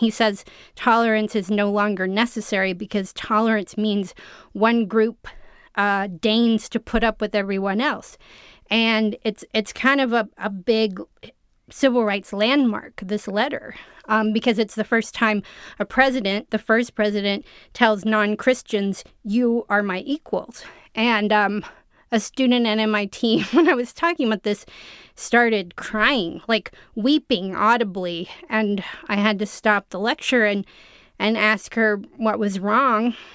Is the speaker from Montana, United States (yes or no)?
yes; Montana, United States; here in my, I'm talking to you from my hometown in Montana.